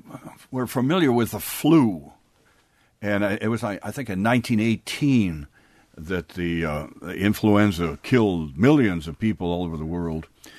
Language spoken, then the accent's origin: English; Wild Rose, Wisconsin, United States; my hometown is Wild Rose. But we grew up on a farm. I grew up on a farm